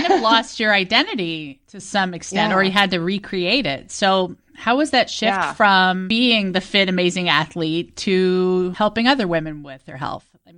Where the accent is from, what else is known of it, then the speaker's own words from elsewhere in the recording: Verona, Wisconsin, United States; She was in my hometown of Verona, Wisconsin, and so we got together.